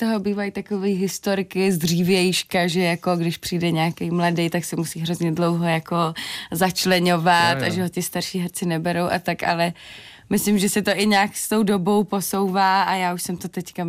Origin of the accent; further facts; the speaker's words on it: Brno, South Moravian Region, Czechia; Jo, ne, jsem úplně přímo z Brna, ze středu města.